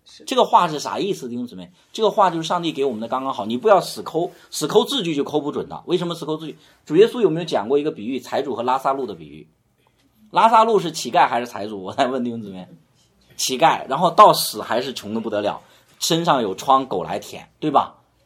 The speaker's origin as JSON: {"language": "Chinese", "country": "China", "said": "我也是中国人，咱见见面行不行啊？"}